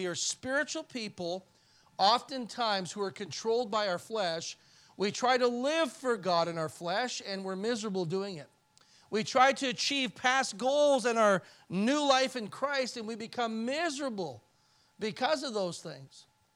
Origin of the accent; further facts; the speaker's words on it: Canada; born there; and I was born in Canada, and it's like, what in the world is this?